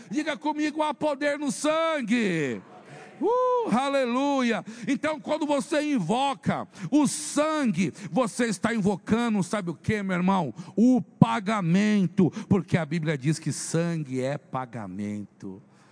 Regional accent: São Paulo, Brazil; Eu sou de São Paulo, capital

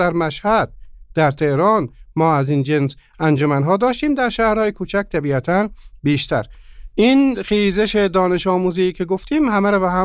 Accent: Herat, Afghanistan; حالا من اگه خواسته باشم یک مقداری به شهر خودمون هرات اشاره بکنم

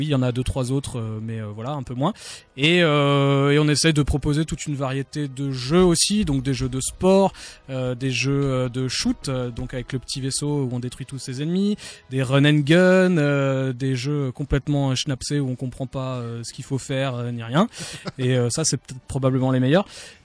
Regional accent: Béziers, Occitanie, France; born there; je suis né à Béziers le 26/87.

